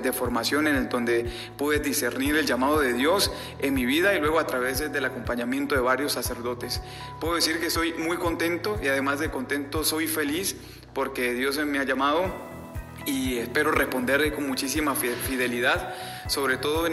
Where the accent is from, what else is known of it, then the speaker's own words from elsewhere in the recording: La Fría, Táchira, Venezuela; also born or lived in El Vigía; Soy de La Fría, oriundo de La Fría. Bueno, no soy de La Fría, nací en El Vigía, Estado Mérida, me crié en La Fría y tengo una familia pues que es totalmente colombiana, pero con este corazón tachirense